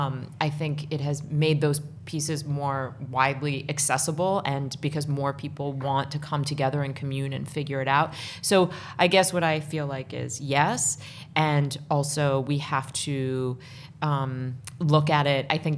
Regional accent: Washington, District of Columbia, United States; born or raised there

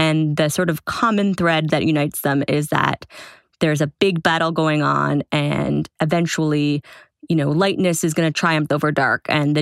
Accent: Toronto, Ontario, Canada; Earlier this fall, I was back in my hometown of Toronto

